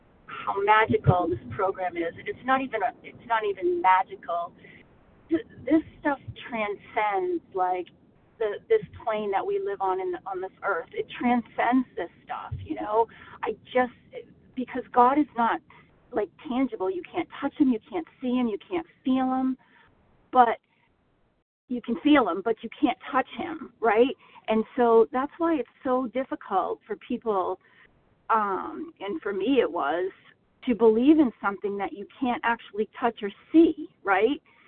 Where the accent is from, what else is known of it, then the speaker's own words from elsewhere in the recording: Massachusetts, United States; I am from Massachusetts